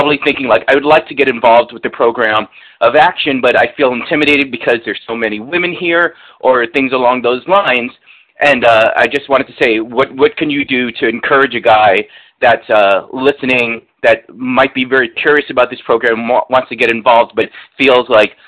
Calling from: New York City, New York, United States; I'm calling from New York City.

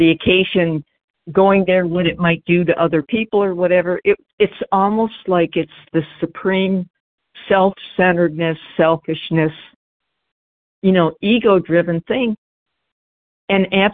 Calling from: Georgia, United States; I don't know why this is the hardest part, is just saying my name and where I come from. But anyways

